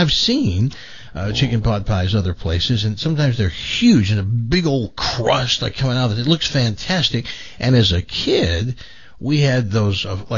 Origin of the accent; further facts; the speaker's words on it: the South, United States; I grew up in the South.